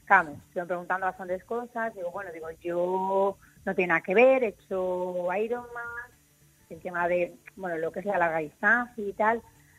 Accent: Valencia, Valencian Community, Spain; born there; nací aquí, eso dicen que yo nací aquí, sí, tengo algo de sangre canaria, mi padre es de las Palmas de Gran Canaria, pero yo soy nacida aquí en Valencia

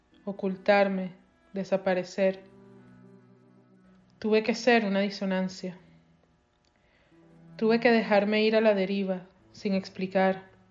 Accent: Venezuela; now in New York, United States; soy artista venezolana radicada en Nueva York

